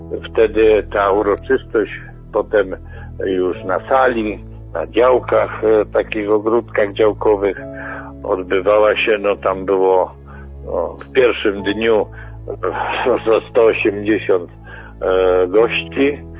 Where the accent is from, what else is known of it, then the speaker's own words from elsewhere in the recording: Mysłowice, Silesian Voivodeship, Poland; to w swojej właściwie miejscowości, bo jestem z Wesołej, to jest Mysłowice Wesoła